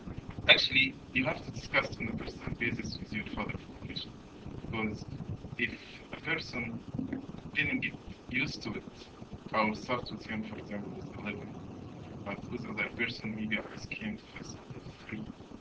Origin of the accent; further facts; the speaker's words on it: Egypt; English is a second language; moved away as an adult; when I came from Egypt 9 years ago, I was a computer to my illiterate.